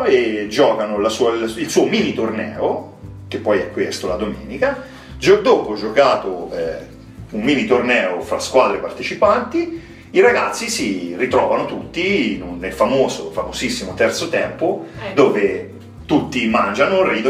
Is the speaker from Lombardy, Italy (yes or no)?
no; Torrita di Siena, Tuscany, Italy; io sono di Torrita di Siena, abito a Torrita di Siena.